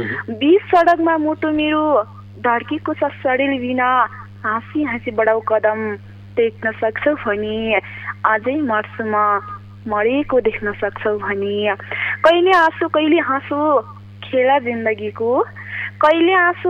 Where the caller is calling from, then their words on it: Dailekh, Karnali Province, Nepal; म तपाईँ दैलेखदेखि हो